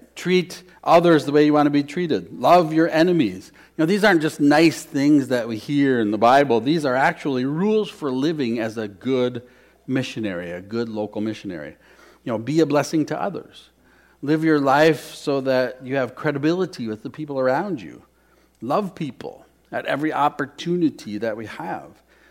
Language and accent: English; Murdoch, United States; So I grew up in Murdoch, about 350 people.